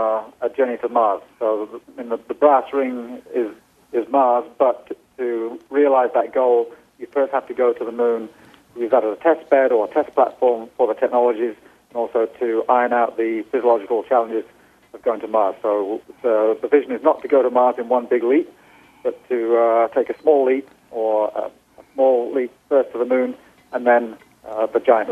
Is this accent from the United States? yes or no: no; Norway; I come from Norway, and we have a rich tradition of explorers.